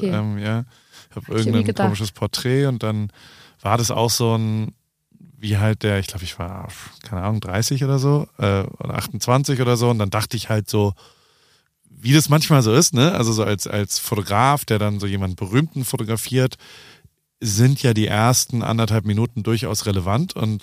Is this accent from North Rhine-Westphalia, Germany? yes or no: no; Heidelberg, Baden-Württemberg, Germany; ich komme übrigens aus Heidelberg.